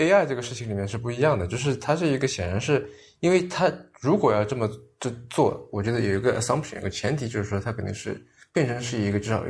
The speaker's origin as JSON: {"language": "Chinese", "town": "Shaoxing", "region": "Zhejiang", "country": "China", "tie": "born or raised there", "said": "比方说我是绍兴人，那我作为从小成长在绍兴的一个人"}